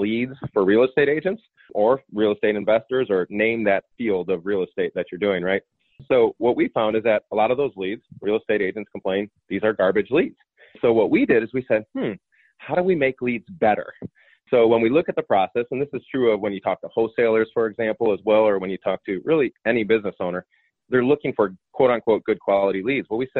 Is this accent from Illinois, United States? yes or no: yes; Chicago, Illinois, United States; now in Florida, United States; Yes, I'm originally from Chicago area.